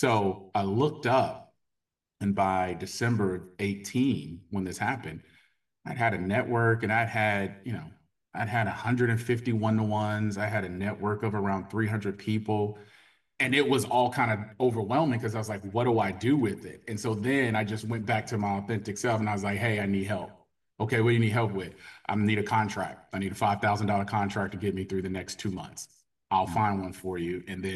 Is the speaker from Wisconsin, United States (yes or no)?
no; Indianapolis, Indiana, United States; So Stanley Electronic Security was based out of my hometown of Indianapolis, Indiana.